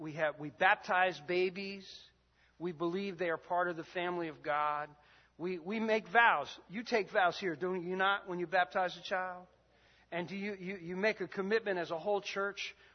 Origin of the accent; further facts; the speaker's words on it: Newark, New Jersey, United States; She's from Newark, and I'm from Newark.